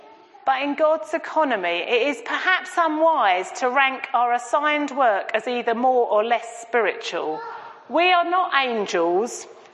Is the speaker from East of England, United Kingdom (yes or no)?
yes; East of England, United Kingdom; because I come from Essex.